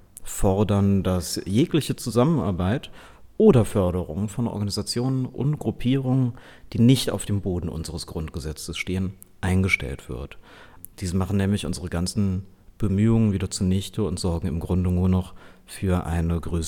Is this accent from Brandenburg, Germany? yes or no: no; Cologne, North Rhine-Westphalia, Germany; Denn als Kölner wissen wir, und Sprach ist Heimat.